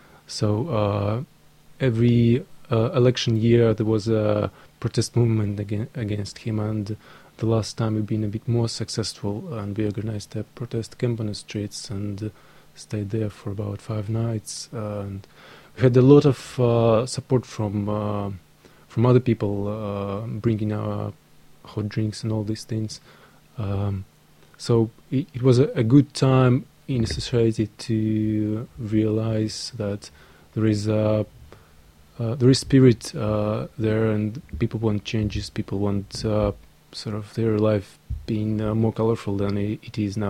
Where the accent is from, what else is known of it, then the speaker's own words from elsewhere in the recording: Minsk, Belarus; from Minsk.